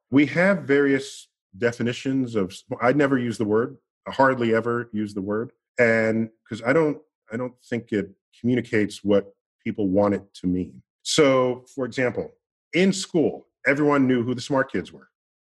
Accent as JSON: {"language": "English", "town": "New York City", "region": "New York", "country": "United States", "tie": "born or raised there", "said": "and I think I was struck by it because I grew up in New York City."}